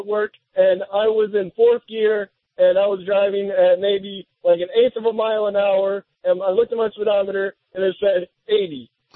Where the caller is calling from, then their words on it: Wayne, United States; from Wayne.